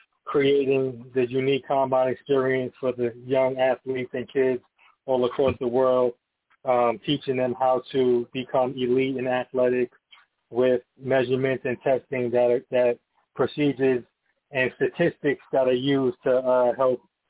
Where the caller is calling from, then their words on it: Atlanta, Georgia, United States; I'm calling it from Atlanta, Georgia.